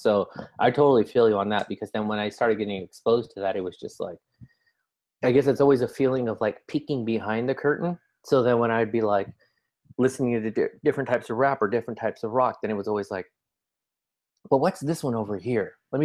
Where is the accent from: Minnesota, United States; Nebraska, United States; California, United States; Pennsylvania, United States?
California, United States; growing up in California is a little bit different